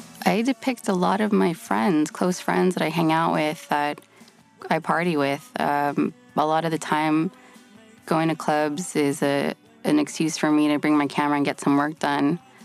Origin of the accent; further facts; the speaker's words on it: San Francisco, California, United States; now in Los Angeles, United States; Born and raised, I was born in San Francisco General, and I lived there until I was 18 when I got into UCLA and moved down to LA.